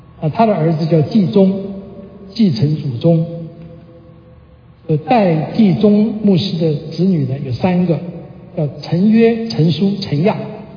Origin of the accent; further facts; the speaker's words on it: China; 我们中国人